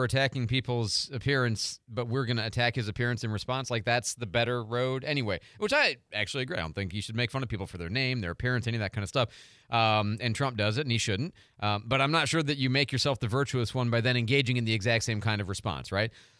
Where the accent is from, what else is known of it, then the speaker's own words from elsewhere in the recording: Illinois, United States; And even though I am from Illinois, I cannot really with a straight face say the great state of Illinois.